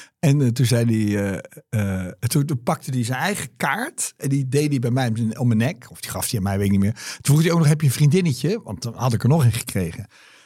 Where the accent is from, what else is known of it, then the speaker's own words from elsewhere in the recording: Wassenaar, South Holland, Netherlands; En ik weet nog dat op hem twee van die monteurs kwamen gewoon bij ons thuis in Wassenaar. En die hebben op zolder geslapen.